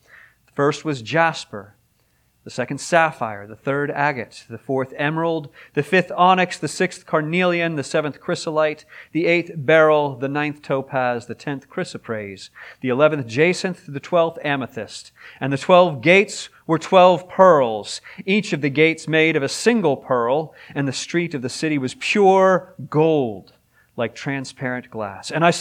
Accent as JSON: {"language": "English", "town": "Pittsburgh", "region": "Pennsylvania", "country": "United States", "said": "I am from the Steel City, Pittsburgh, named after its great steel industry."}